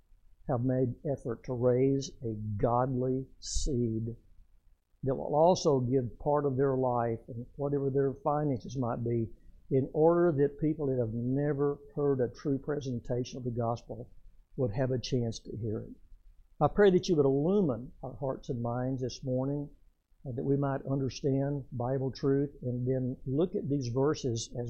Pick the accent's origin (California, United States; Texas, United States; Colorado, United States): Texas, United States; Waco; also born or lived in Arlington, United States; So I lived in Arlington, Texas, but I was born and started growing up in Waco, Texas, which is about 100 miles south down back then, Highway 81, before 35 was completed.